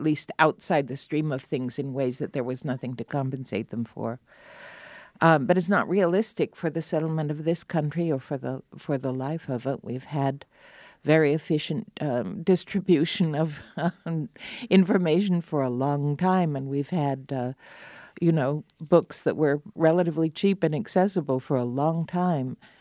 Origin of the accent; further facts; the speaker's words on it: Idaho, United States; On learning that I'm from Idaho, people have not infrequently asked